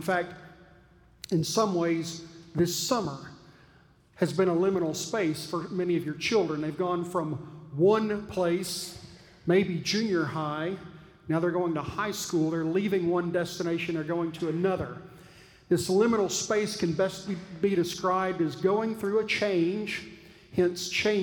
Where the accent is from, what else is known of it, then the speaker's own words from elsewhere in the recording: Texas, United States; I apologize, I'm a Texan, I know when I say lemon, it sounds like lemon